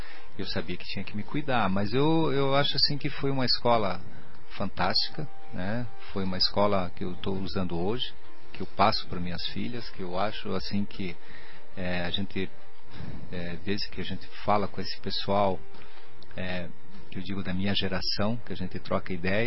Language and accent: Portuguese; Brazil; moved away; A gente é sul-americano, made in Brasil.